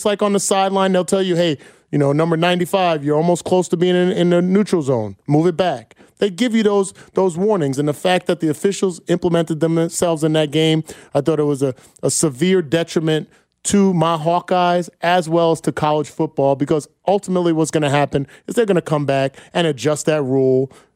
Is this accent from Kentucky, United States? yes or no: no; New Jersey, United States; I'm from Jersey.